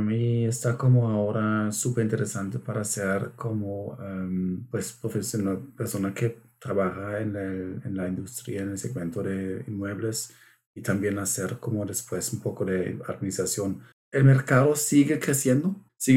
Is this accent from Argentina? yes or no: no; Mexico; entonces yo, siendo mexicano, debo ir al banco hacer el cambio de pesos mexicanos a dólares